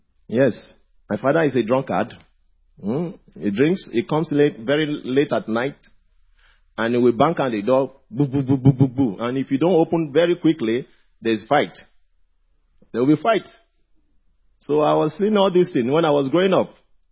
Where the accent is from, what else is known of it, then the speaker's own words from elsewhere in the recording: Nigeria; English is a second language; Like from where I'm coming from Nigeria, you know.